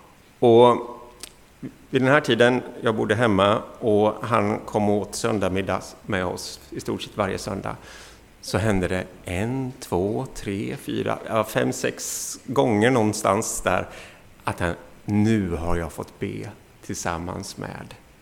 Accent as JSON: {"language": "Swedish", "town": "Mullsjö", "region": "Jönköping County", "country": "Sweden", "tie": "born or raised there", "said": "Mullsjö är jag uppvuxen"}